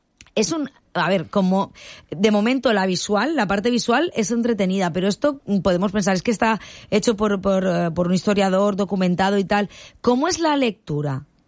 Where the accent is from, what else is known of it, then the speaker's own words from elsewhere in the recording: Benidorm, Valencian Community, Spain; Y fíjate que yo que soy de Benidorm desconocía la leyenda.